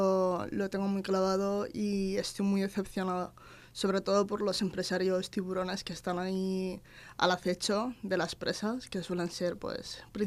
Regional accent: Alicante, Valencian Community, Spain; soy de Alicante.

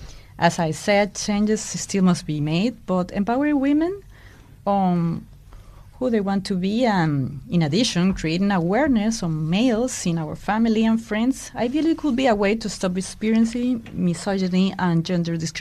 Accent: Venezuela; moved away as an adult; I was born and raised in Venezuela

